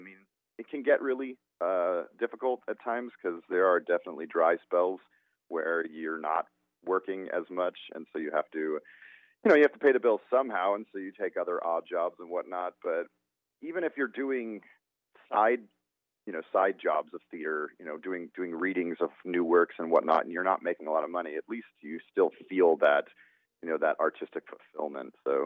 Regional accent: Phoenix, Arizona, United States; Well, once again, I was born and raised in Phoenix.

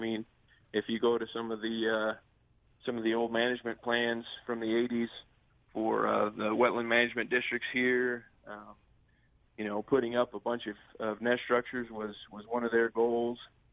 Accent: Sikeston, Missouri, United States; I'm actually a Boot Heel boy. I grew up in Sykeston, Missouri.

